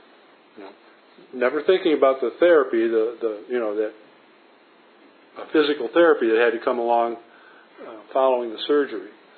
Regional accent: Michigan, United States; And I'm not afraid of the snow. I'm from Michigan. I'm going to go out and shovel snow.

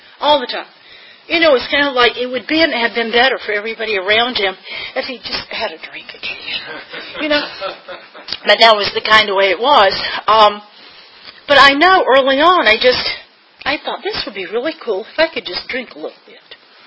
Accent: North Carolina, United States; I grew up in North Carolina, down on the coast, crossroads. We had a stoplight, but that was because we needed to get to the other side of Highway 70.

